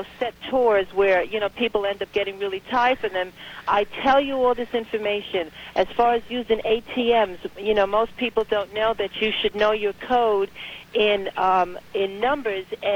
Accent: Manhattan, New York, United States; I'm from Manhattan, born and raised in Manhattan.

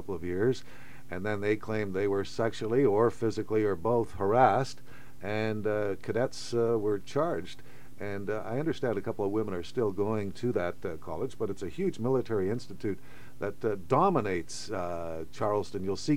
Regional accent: Toronto, Ontario, Canada; and I'm from Toronto, and the long winter's in Toronto.

